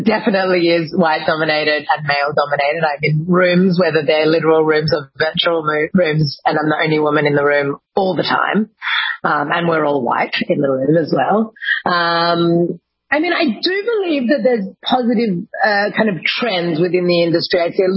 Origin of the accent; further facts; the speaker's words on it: Sydney, New South Wales, Australia; smoking bongs behind the scout hall at the school that I grew up in Sydney